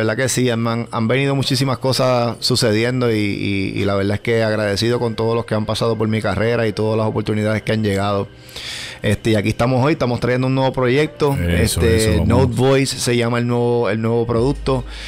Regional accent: Puerto Rico; ese apellido es de España, realmente es su origen, pero yo soy full puertorriqueño, pero sí

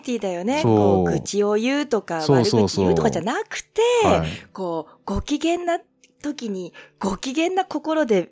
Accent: Tohoku, Japan; 我々東北出身ですから。

